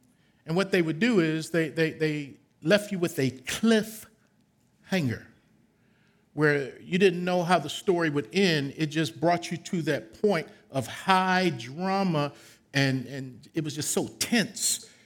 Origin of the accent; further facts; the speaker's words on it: Baltimore, Maryland, United States; When I was growing up in Baltimore, Maryland, we would watch various television shows.